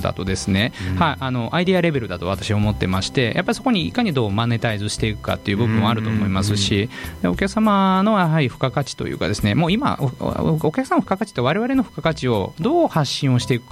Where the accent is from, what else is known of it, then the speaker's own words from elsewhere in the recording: Kansai, Japan; あの関西人なので、はいはい、結構その出汁にうるさいんですけど